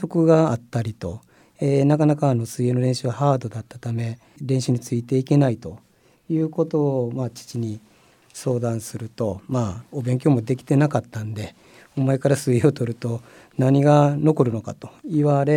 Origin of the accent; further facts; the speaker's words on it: Nankoku, Kochi, Japan; 私は南国市東地の出身で、